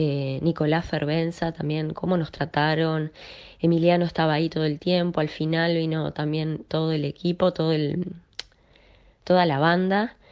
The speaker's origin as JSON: {"language": "Spanish", "country": "Uruguay", "said": "a todo lo que nos representa también como uruguayos"}